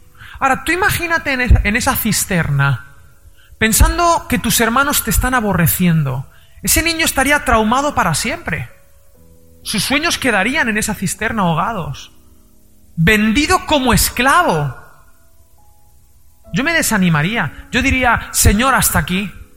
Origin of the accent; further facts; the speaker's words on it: Spain; yo que soy español y soy un poco bestia